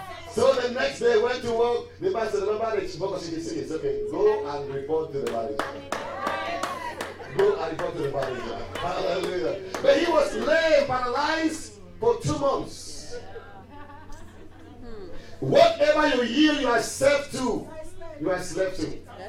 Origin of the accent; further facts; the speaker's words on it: Mamfe, Southwest Region, Cameroon; born there; Yeah, listen, I was born in Mamfe in Cameroon. Wasn't my fault. Okay, I was born in Cameroon, Africa.